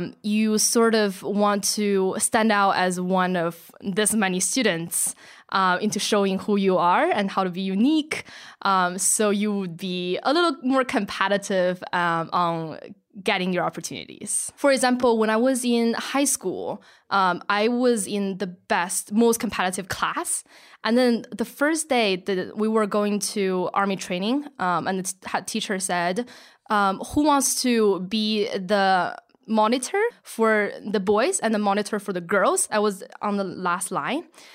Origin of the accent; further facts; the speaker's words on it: Qinhuangdao, Hebei, China; I was born and raised in a city called Qinhuangdao, which is 2 hours away east of Beijing. It is the beginning part of Great Wall, and it's right next to the sea. It's absolutely beautiful. It's a small city.